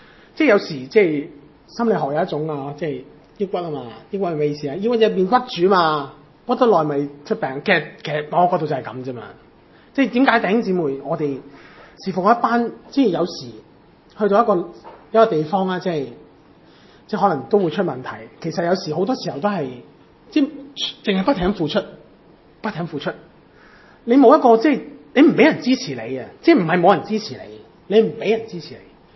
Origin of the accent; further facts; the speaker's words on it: China; 我成日觉得咧系我哋中国人嘅问题嘅，系中国人嘅问题嘅